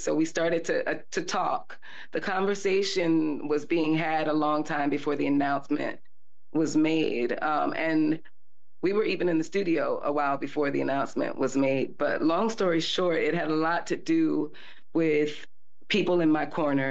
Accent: Miami, Florida, United States; We're both from Miami. Well, he's raised in Miami. We're both raised in Miami, and we connect with that.

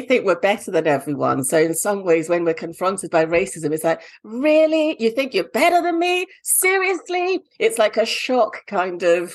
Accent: Nigeria; moved away as an adult; I grew up in Nigeria. I lived in Nigeria till I was 20. So my experience of being Black is completely different to a Black American's experience or a Black person raised in Britain's experience.

